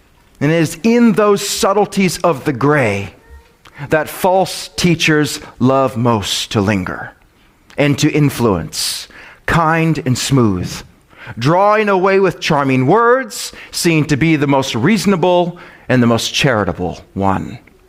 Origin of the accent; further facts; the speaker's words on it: Midwest, United States; You know, I grew up in the Midwest where we were all Minnesota nice.